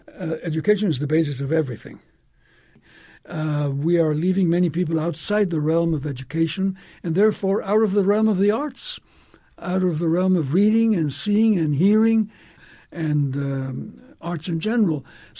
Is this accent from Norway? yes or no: no; Veracruz, Mexico; I go to Veracruz, which is my home state